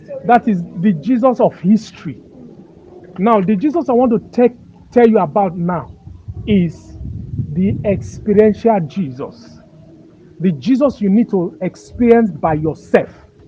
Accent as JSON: {"language": "English", "region": "Lagos", "country": "Nigeria", "tie": "born or raised there", "said": "I have lived in Lagos. I was born in Lagos and all that."}